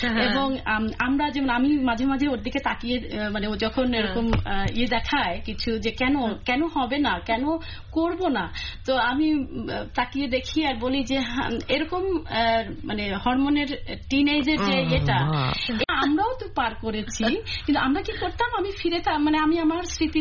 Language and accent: Bangla; Bangladesh; moved away; আমরা যেহেতু বাংলাদেশে বড় হয়েছি